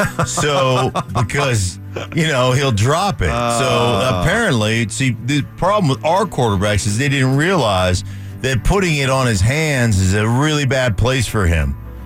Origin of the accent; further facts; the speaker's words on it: Connecticut, United States; I was from Connecticut.